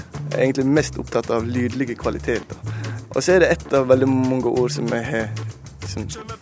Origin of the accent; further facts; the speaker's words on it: Hovdebygda, Møre og Romsdal, Norway; jeg kommer fra Hovdebygda.